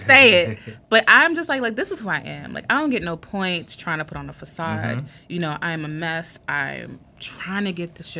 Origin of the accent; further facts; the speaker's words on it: Brooklyn, New York, United States; because I'm from Brooklyn, I'm all from right. the hood, you know, I had a lot of, like, craziness in my family.